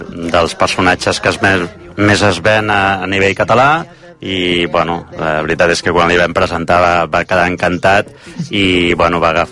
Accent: Torroella de Montgrí, Catalonia, Spain; Jo sóc de Torroella

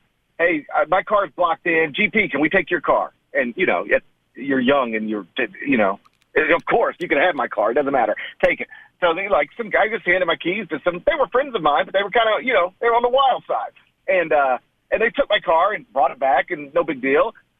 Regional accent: Memphis, Tennessee, United States; I'm a Grizzlies fan because, like, I I'm from Memphis. I was born in Memphis. I live here.

